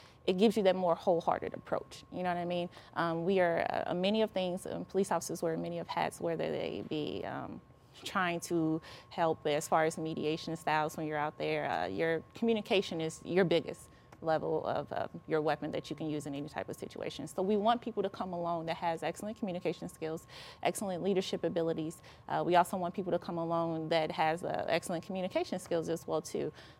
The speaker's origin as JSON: {"language": "English", "town": "St. Louis", "region": "Missouri", "country": "United States", "tie": "born or raised there", "said": "I'm from St. Louis. I live in St. Louis. I grew up here. This is my community."}